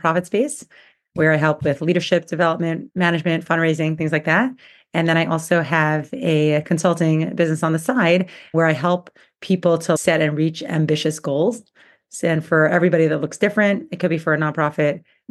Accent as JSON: {"language": "English", "region": "New York", "country": "United States", "lives_now": "Portland, United States", "said": "So I actually live, I'm originally from New York. So that's why I talk a little bit fast. But I live in Portland, Oregon."}